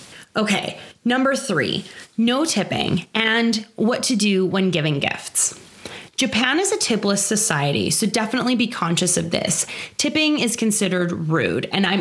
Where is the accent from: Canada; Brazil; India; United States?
Canada; well, we're Canadian, so we brought mini bottles of maple syrup that were shaped like the maple leaf.